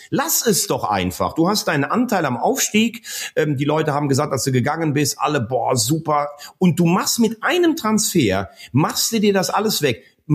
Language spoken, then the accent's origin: German; Rhineland, Germany; born there; Ich bin ja eh im Rheinland geboren.